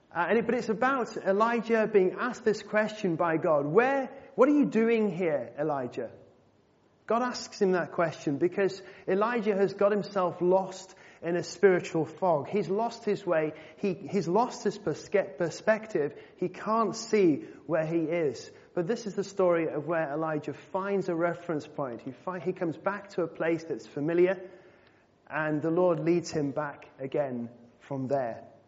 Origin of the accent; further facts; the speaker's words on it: Macclesfield, North West England, United Kingdom; accent: largely gone; My accent is largely gone, but I'm actually from the northwest. I come from Cheshire, in Macclesfield, on the edge of the Peak District.